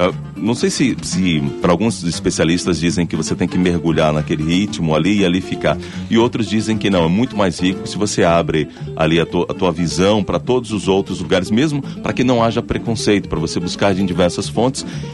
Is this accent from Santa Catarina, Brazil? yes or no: no; Bahia, Brazil; eu sou baiano também.